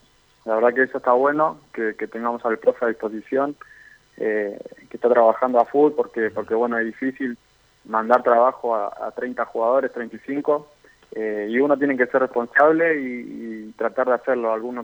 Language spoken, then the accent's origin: Spanish; Gregorio de Laferrère, Buenos Aires Province, Argentina; Sí, yo soy allá de Buenos Aires, de la Ferrere.